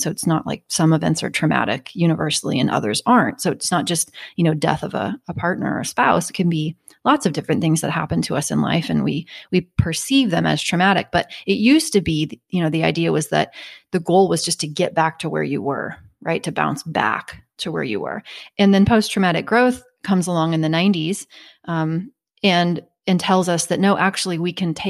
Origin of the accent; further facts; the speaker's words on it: Kansas, United States; You know, I'm from Kansas, and I remember it took me a while to come out because